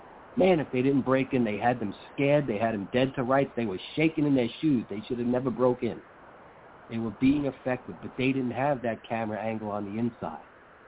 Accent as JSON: {"language": "English", "region": "New York", "country": "United States", "tie": "born or raised there", "said": "and I grew up in New York, of all places."}